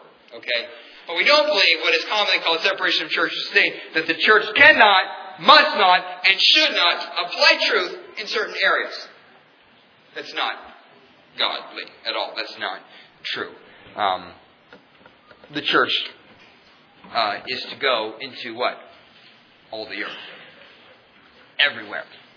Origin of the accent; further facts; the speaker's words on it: United States; Yes, we're citizens of America. And I thank God for my citizenship as an American.